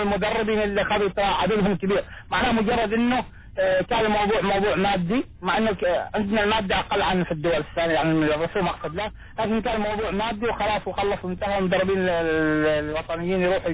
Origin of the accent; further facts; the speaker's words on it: Oman; كم مدرب حاليا عندنا في عمان عندهم البي